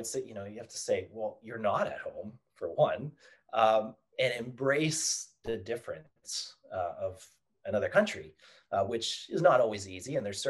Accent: Canada; whatever I saw or experienced growing up in Canada

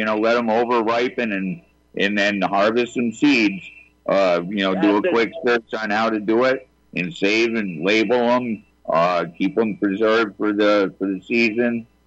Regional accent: West Virginia, United States; from West Virginia.

